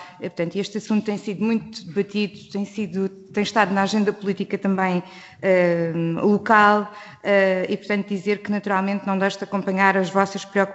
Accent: Odivelas, Lisbon, Portugal; Eu sou de Odivelas

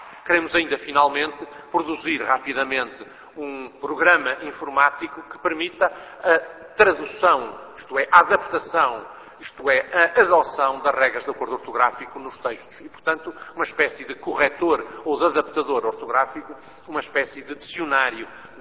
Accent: Portugal; enquanto falantes do português e enquanto portugueses falantes do português

